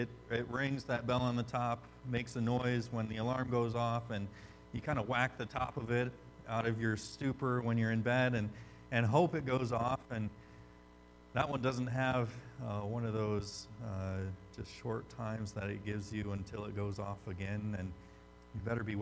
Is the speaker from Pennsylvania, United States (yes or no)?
no; Michigan, United States; As a kid growing up in Michigan, you get a lot of news about Detroit